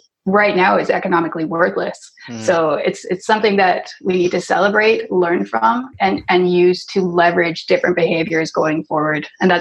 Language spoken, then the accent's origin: English; Canada; And so I'm from Canada